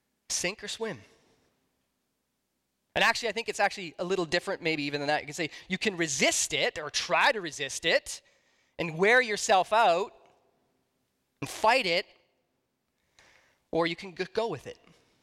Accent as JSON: {"language": "English", "region": "Alberta", "country": "Canada", "tie": "born or raised there", "said": "I was raised here in Alberta, rural Alberta, near Calgary."}